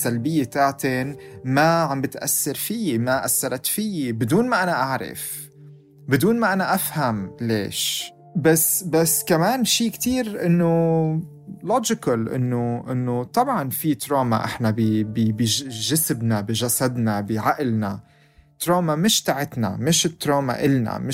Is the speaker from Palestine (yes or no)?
yes; Palestine; يعني انا فلسطيني، انا اهلي ابوي كان لاجئ، جدي وستي كانوا لاجئين